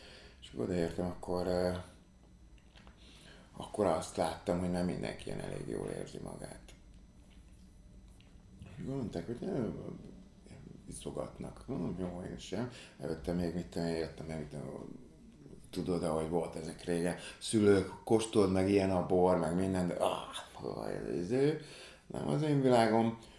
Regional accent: Budapest, Hungary; Azt gondolom, hogy elég jó környéken nőttem föl, Újlipótváros

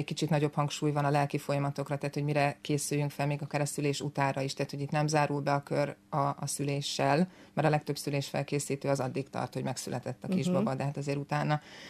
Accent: Zugló, Budapest, Hungary; Világéletemben. Zuglóban is születtem. igen.

